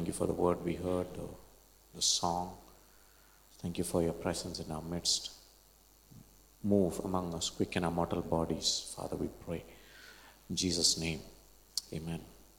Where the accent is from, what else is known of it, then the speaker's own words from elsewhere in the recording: Kerala, India; accent: Malayalam; English is a second language; My accent could be a little different now, a little bit of Malayalam in it. It's okay, you can still follow.